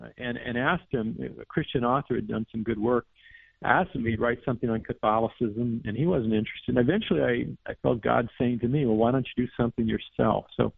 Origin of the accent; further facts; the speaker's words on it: San Francisco, California, United States; I was raised in San Francisco. My parents were from Ireland, so my upbringing was part American, part Irish, and very Catholic.